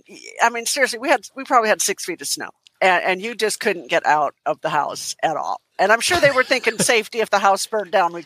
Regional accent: Minnesota, United States; So, you know, I grew up in Minnesota, and my favorite holiday memory is, you know, you get snowed in a lot in Minnesota

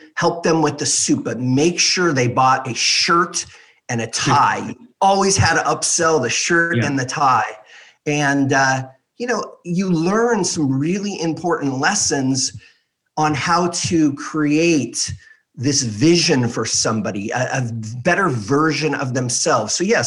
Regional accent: Beverly Hills, California, United States; I grew up in Beverly Hills, California, which, you know, back in the late 70s, early 80s, was sort of the mecca of wealth and entertainment.

